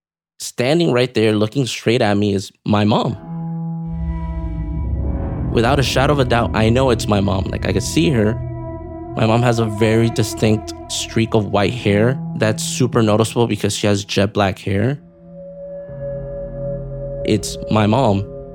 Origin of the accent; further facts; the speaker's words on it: Miami, Florida, United States; Born and raised in Miami to Hispanic parents. Lived most of my life in like the same area, which is called Little Havana, right at the heart of Miami.